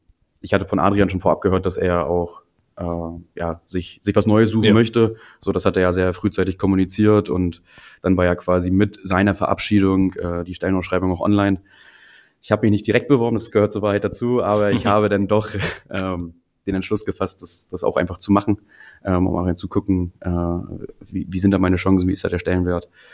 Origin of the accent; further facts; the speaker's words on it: Wismar, Mecklenburg-Vorpommern, Germany; das ist genauso wie Wismar, also meine Heimatstadt.